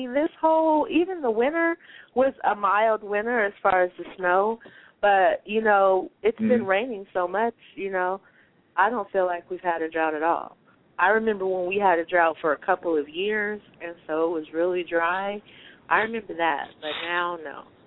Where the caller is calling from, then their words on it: Denver, Colorado, United States; From Colorado.